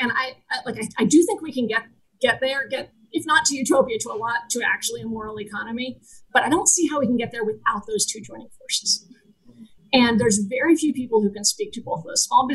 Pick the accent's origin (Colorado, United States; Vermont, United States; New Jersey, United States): Vermont, United States; I grew up in Vermont. I was there in 94, living there in 94